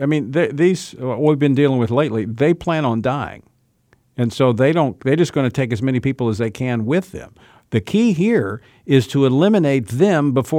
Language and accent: English; Baton Rouge, Louisiana, United States; a former chief of police in Baton Rouge, my hometown, as well as sheriff of East Baton Rouge Parish